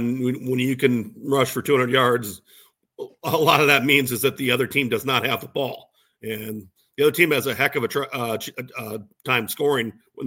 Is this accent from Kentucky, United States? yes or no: no; South Dakota, United States; I'm from South Dakota originally, so it's kind of had a little bit of interest in there